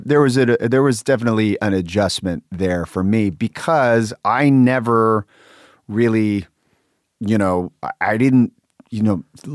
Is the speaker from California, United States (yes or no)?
yes; Sacramento, California, United States; You know, like I said, I grew up in Sacramento, so I'd come down in and out.